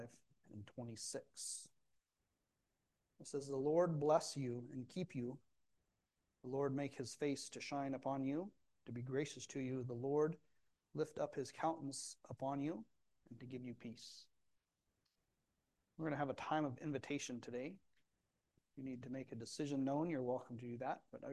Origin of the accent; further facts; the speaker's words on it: Port Alexander, Alaska, United States; my hometown in Port Alexander. My dad has a house, then just like all the other houses, it's completely surrounded by the wilderness.